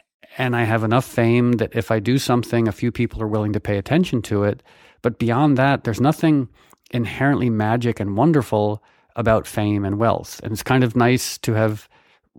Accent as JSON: {"language": "English", "region": "Connecticut", "country": "United States", "tie": "born or raised there", "said": "I mean, I guess maybe there's something to do with like the legacy of growing up in New England. You know, I grew up in Connecticut"}